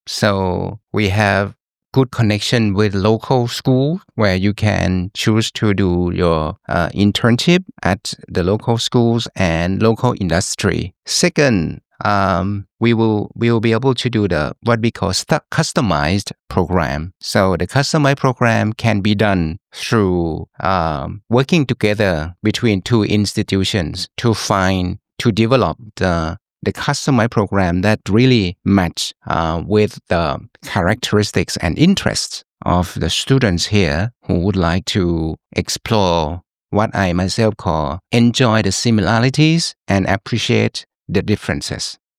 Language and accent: English; Chiang Rai, Thailand; English is a second language; my hometown is a place for famous for coffee and tea. So we are, Chiang Rai is a hub of tea and coffee production.